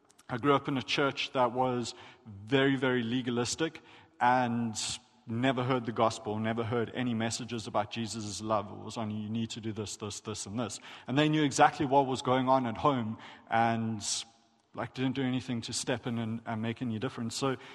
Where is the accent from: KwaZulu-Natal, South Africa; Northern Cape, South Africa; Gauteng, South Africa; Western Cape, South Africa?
KwaZulu-Natal, South Africa; I am South African. I was born and raised in a place called The Bluff. No kidding. Really bad joke. And the Bluff is a relatively impoverished area within South Africa.